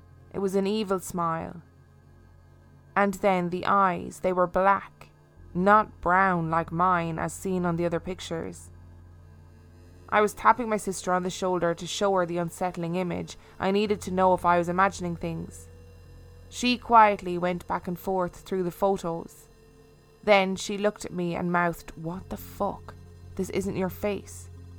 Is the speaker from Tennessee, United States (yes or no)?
yes; Memphis, Tennessee, United States; I grew up in Memphis, Tennessee in the US.